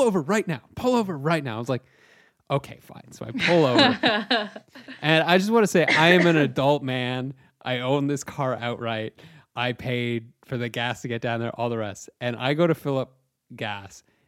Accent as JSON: {"language": "English", "town": "Chatham", "region": "Ontario", "country": "Canada", "tie": "born or raised there", "said": "I was back home in my hometown of Chatham, Ontario."}